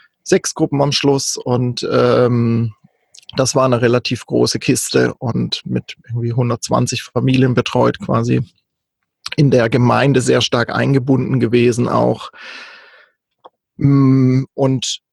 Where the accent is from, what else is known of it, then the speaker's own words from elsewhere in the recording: Baden-Württemberg, Germany; now in Europe; ich bin ursprünglich in Süddeutschland aufgewachsen, am schönen Kaiserstuhl und war da bis Ende 20 auch gut beheimatet